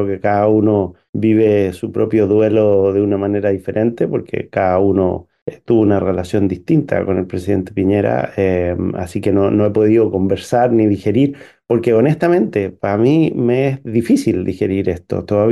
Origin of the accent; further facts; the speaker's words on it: Chile; esa tradición republicana que nos une como chilenos